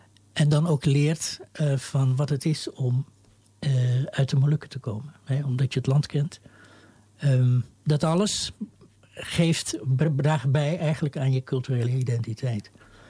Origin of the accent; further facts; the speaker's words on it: Amsterdam, North Holland, Netherlands; Ik kom uit de Bijlmer. Ik heb jarenlang in de Bijlmer, Amsterdamse Bijlmer, gewoond.